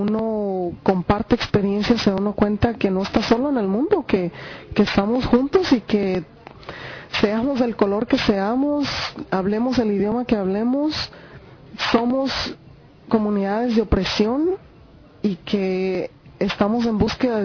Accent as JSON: {"language": "Spanish", "country": "Mexico", "lives_now": "Chicago, United States", "said": "Y como comunidades mexicanas en Chicago"}